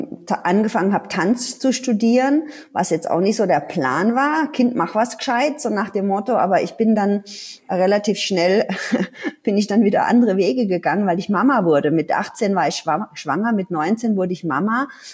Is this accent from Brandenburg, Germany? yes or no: no; Ludwigshafen, Rhineland-Palatinate, Germany; Ich komme aus Rheinland-Pfalz, aus Ludwigshafen. Da sitzt die BASF, also die große Anilin. Und all meine Familienmitglieder, die haben dort gearbeitet. Das ist ein großer Arbeitgeber.